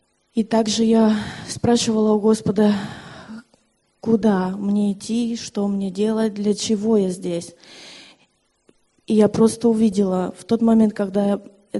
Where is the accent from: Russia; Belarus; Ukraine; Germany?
Ukraine; now in Spain; Я родом из Украины и живу в Испании.